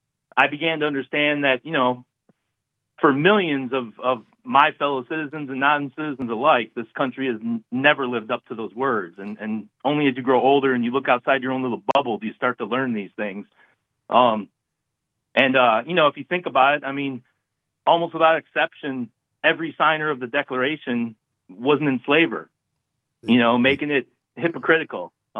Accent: Racine, Wisconsin, United States; born or raised there

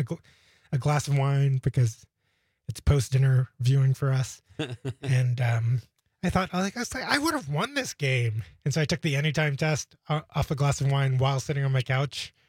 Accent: New York City, New York, United States; now in Green Bay, United States; I grew up in Queens, New York. I've lived in Green Bay for 10 years.

